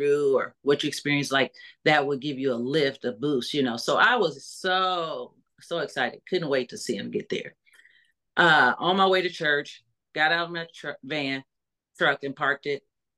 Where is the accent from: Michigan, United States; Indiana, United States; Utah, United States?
Indiana, United States; Fort Wayne; from Fort Wayne, Indiana. I'm a native of Fort Wayne.